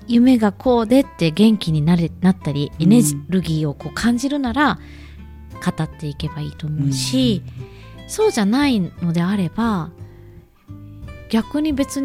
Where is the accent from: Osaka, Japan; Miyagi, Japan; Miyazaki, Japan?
Osaka, Japan; born there; その私はその大阪に生まれて、